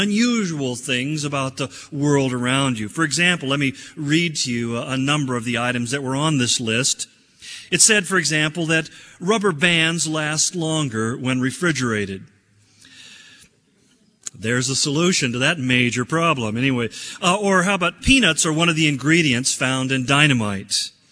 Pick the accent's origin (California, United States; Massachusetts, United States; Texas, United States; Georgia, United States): California, United States; Almonds are a member of the peach family, of course, growing up in California. I knew that.